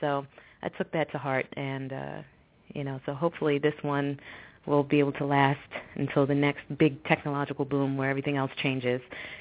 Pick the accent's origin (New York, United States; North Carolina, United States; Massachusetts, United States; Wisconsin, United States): New York, United States; You know, I grew up in New York, so, you know, it's like, snow, what?